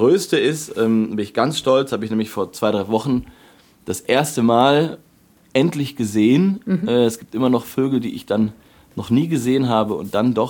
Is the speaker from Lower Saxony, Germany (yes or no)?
yes; Lower Saxony, Germany; Also ich komme ja auch eigentlich aus Niedersachsen, aus dem Westen.